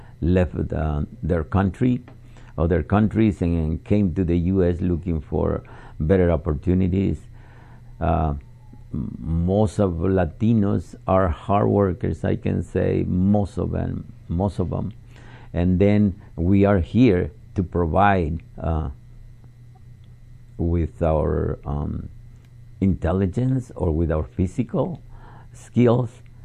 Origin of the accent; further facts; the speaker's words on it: Mexico; when I was young, growing up in Mexico, one of the traditions that I wish we still had